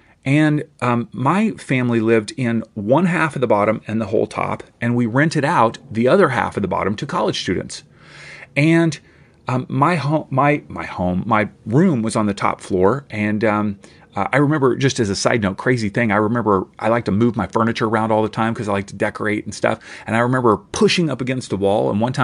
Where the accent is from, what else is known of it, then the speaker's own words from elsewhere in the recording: Kentucky, United States; I grew up in Kentucky, if you don't know this, and I lived in several homes in Kentucky